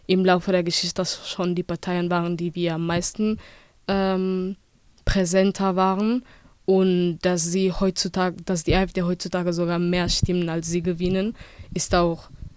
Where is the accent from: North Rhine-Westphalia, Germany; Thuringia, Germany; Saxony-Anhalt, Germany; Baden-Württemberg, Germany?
North Rhine-Westphalia, Germany; Duisburg; Also ich komme aus Duisburg